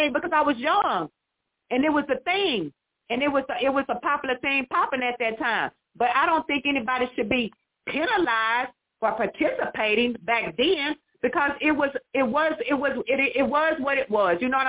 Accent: Texas, United States; I'm from Texas, born and raised.

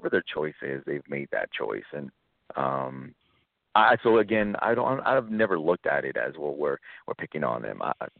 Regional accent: Texas, United States; I grew up actually in South Texas, where it was, where every single drug, every single steroid, either human or a veterinary, was easily accessible.

